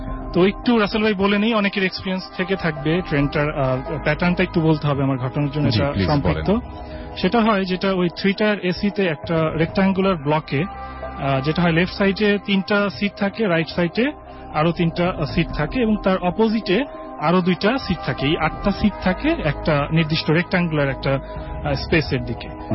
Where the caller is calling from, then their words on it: Malibagh, Dhaka Division, Bangladesh; আসসালামু আলাইকুম লিসেনার্স … আমি এসেছি মালিবাগ থেকে।